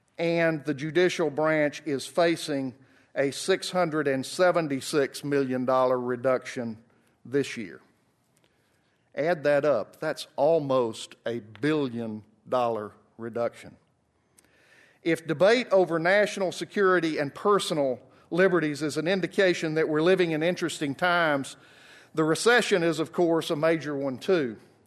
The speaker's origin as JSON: {"language": "English", "region": "Alabama", "country": "United States", "tie": "born or raised there", "said": "In my home state of Alabama, as in other states, we elect most of our state court judges in partisan elections."}